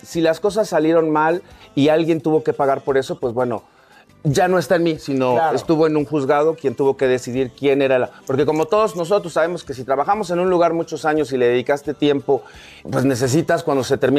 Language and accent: Spanish; Mexico; Yo soy orgullosamente mexicano